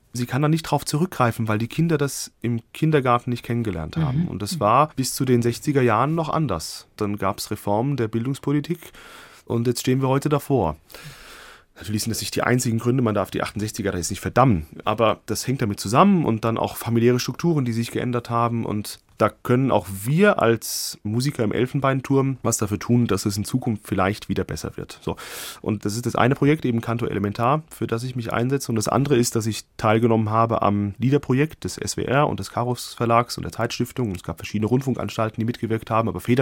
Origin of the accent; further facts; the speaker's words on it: Limburg, Hesse, Germany; komme ich wieder zurück zu meiner Heimatstadt Limburg